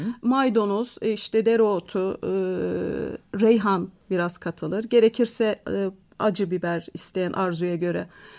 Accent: Zile, Tokat, Turkey; born there; Ben 20 Eylül 1968 yılında Tokat'ın Zile ilçesinde Kışla Mahallesi'nde dünyaya geldim.

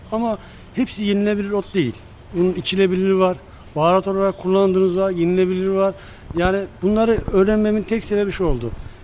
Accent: Malatya, Turkey; now in Alaçatı, Turkey; Aslen Malatyalıyım. 18 senedir Alaçatı'dayım.

